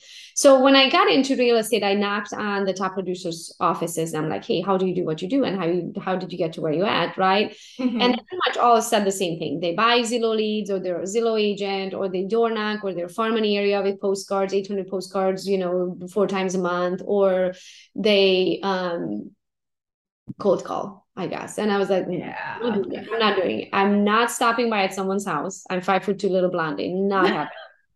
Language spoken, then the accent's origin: English; Romania; I'm from Romania originally and my whole family is back home, right?